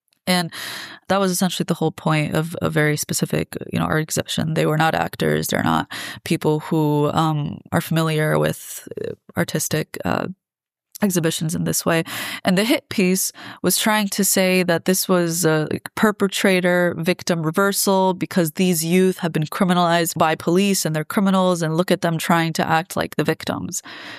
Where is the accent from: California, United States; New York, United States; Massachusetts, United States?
New York, United States; I mean, I'm from New York, and oh man, last time I went, I was detained for a couple hours because of my journalism work.